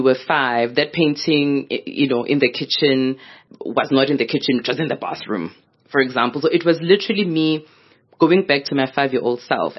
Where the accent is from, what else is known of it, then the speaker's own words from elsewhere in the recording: Soweto, Gauteng, South Africa; I'm growing up in Midlands, Soweto.